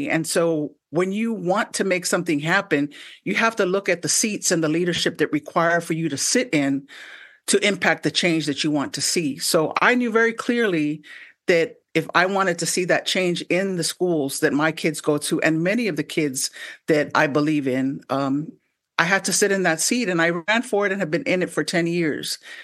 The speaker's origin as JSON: {"language": "English", "town": "San Francisco", "region": "California", "country": "United States", "tie": "born or raised there", "said": "there were a lot of role models in my community growing up in San Francisco and in my family"}